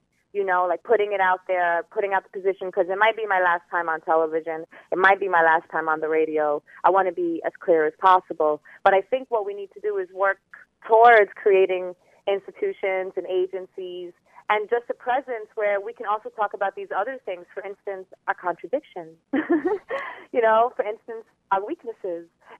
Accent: New York City, New York, United States; So, and I say that because I'm from New York City, you know what I mean?

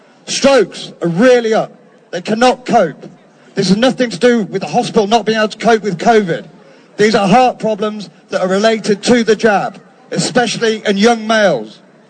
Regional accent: Gloucester, South West England, United Kingdom; Hello. I'm from Gloucester.

